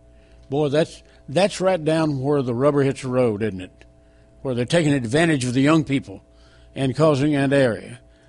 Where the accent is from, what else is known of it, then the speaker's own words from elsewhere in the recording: Texas, United States; I am from Texas, and we keep drilling till we hit oil.